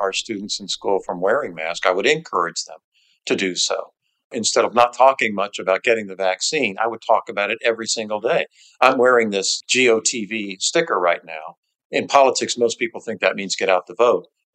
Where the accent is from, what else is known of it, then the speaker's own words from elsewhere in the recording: St. Petersburg, Florida, United States; St. Petersburg, my hometown, yes.